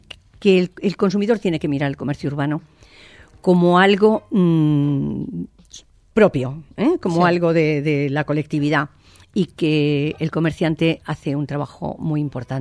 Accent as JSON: {"language": "Spanish", "town": "Burjassot", "region": "Valencian Community", "country": "Spain", "said": "Un grupo de comerciantes de mi pueblo, yo soy de Burjasot"}